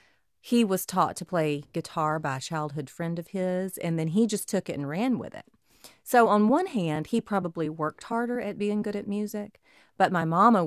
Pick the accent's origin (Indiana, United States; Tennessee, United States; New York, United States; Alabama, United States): Alabama, United States; Frankville; when I was growing up in Frankville, Alabama